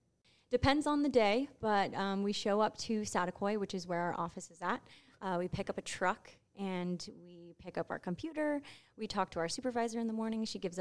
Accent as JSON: {"language": "English", "town": "Oxnard", "region": "California", "country": "United States", "said": "I'm 27 years old. I'm from Oxnard. I went to Ventura College and I studied geography."}